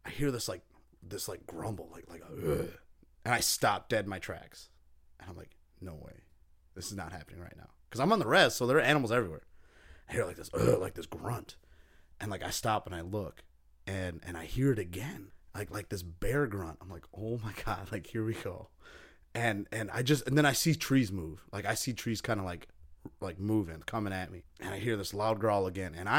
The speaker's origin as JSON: {"language": "English", "country": "United States", "said": "Being Native American, I don't have a lot of hair as it is anyways."}